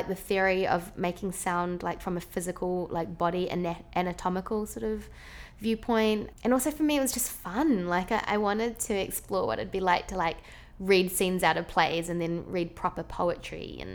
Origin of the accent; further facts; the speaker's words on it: Wellington, New Zealand; They're from my hometown. I used to pay $5 on a Tuesday night to watch them play at the local bar called Indigo.